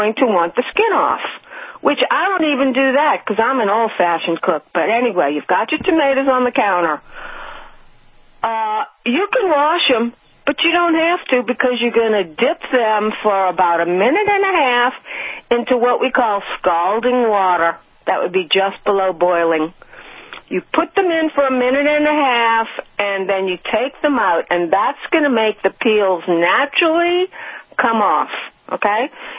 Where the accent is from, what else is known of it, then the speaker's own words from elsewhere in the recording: New Orleans, Louisiana, United States; Okay, my friend, listen, I'm from New Orleans.